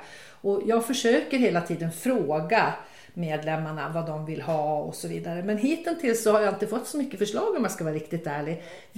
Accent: Visby, Gotland, Sweden; moved away as an adult; also born or lived in Hemse; Ja, jag är född i Hemse men jag är i huvudsak är uppvuxen i Visby. Och flyttade från Gotland när jag var 19 år.

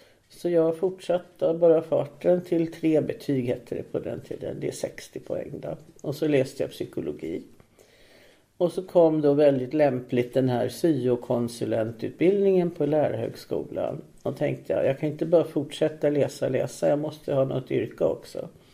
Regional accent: Stockholm, Stockholm County, Sweden; Jag växte upp i Tallkrogen nära Gubbingen. Mamma och pappa byggde en sån här småstuga som småstugubyrån hade.

